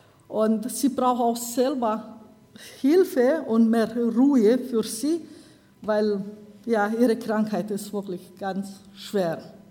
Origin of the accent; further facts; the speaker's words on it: Romania; German is a second language; Und bei uns in Rumänien darf es nur bis 18 Jahre in einem Kinderheim bleiben.